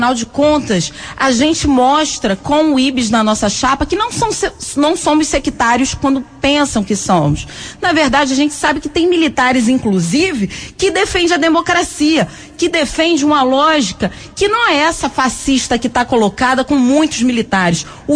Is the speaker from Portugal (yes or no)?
no; Rio de Janeiro, Brazil; eu venho da Maré, são 140 mil moradores.